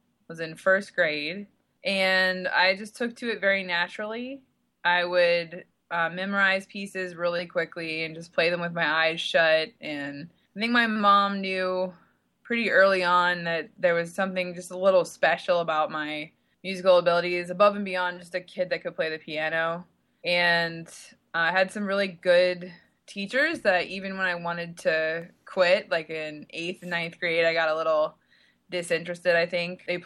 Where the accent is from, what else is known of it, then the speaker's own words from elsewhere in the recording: Virginia, United States; moved away as an adult; also born or lived in North Carolina; now in New York City, United States; Well, I was originally from Virginia, moved to North Carolina for a couple years after college, and so was a Southern girl for most of my life. The day after my 29th birthday, I moved to New York City